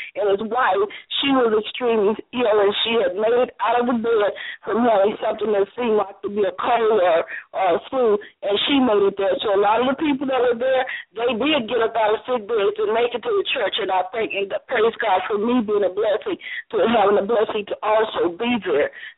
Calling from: Iowa, United States; I'm calling from Iowa

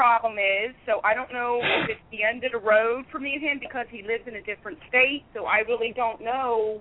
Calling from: Pennsylvania, United States; I'm calling from Pennsylvania.

